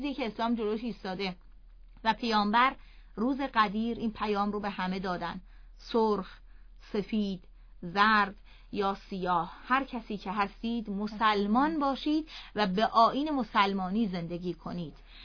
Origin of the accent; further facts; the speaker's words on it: Iran; ایرانی بودن ما انتخابی نبوده. من و تو این کشور متولد شدیم